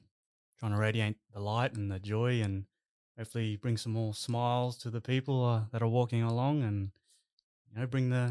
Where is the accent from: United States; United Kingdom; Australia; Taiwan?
Australia; Coffs Harbour, New South Wales; born and raised in Coffs Harbour, New South Wales there. And, it was a good upbringing. I just, a nice little town on the beach and played footy.